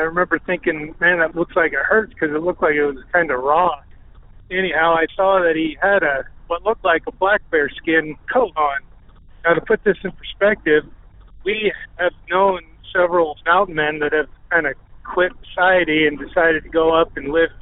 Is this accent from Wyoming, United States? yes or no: yes; Jackson, Wyoming, United States; I was born and raised in Jackson, Wyoming.